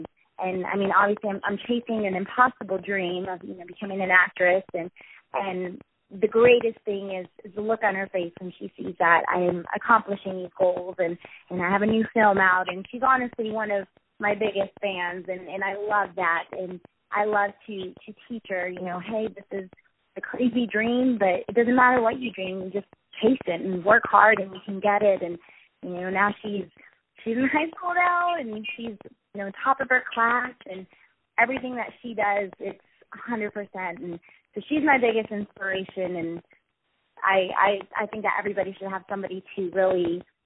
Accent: Kingsville, Texas, United States; now in San Antonio, United States; And I'm originally from Kingsville, Texas, a small town.

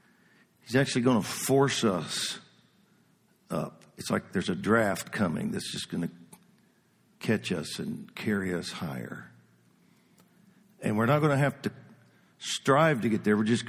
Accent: Ohio, United States; I went back to Ohio and I ministered in my hometown.

